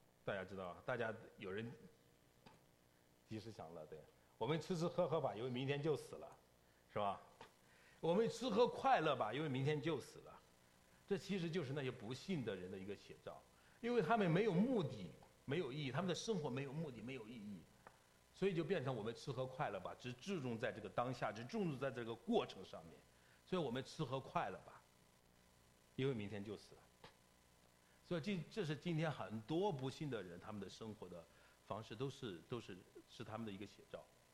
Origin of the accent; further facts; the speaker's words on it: China; 我们从大陆来的弟兄姐妹